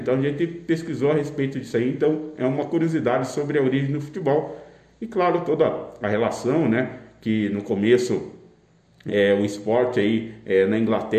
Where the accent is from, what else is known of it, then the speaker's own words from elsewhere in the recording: Curitiba, Paraná, Brazil; Sou de Curitiba, né? Tenho familiares aqui em Bandeirantes, né?